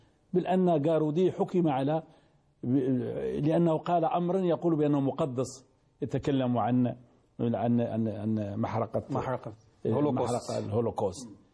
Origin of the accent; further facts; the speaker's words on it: Baghdad, Baghdad Governorate, Iraq; ما زال زلزالها مستمرا عندنا في بغداد